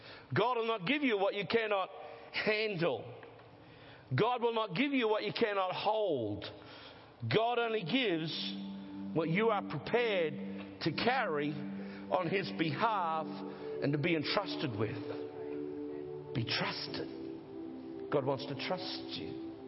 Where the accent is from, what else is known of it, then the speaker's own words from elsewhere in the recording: Gladstone, Queensland, Australia; also born or lived in Townsville; Born in Townsville, grew up in Gladstone. Who's ever been to Gladstone? Who's glad they left? I loved it. It's my hometown.